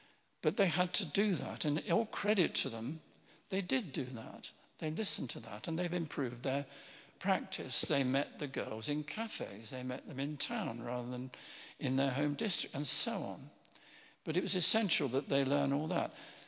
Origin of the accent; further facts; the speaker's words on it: Midlands, United Kingdom; I come from the Midlands. I remember Enoch Powell.